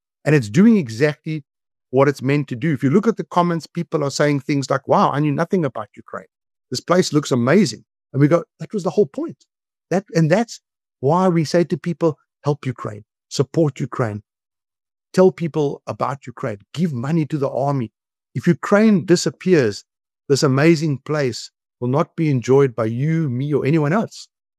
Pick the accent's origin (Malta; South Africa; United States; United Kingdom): South Africa; as a South African